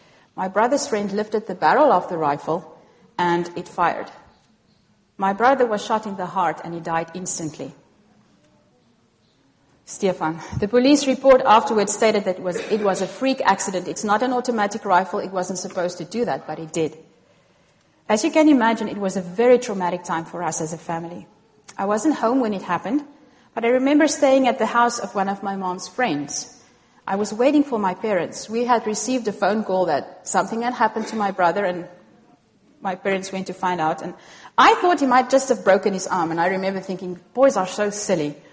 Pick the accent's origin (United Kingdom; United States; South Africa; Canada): South Africa; Kalahari; also born or lived in Cape Town; I was born in Cape Town. That's Table Mountain, South Africa, but grew up in the Kalahari Desert.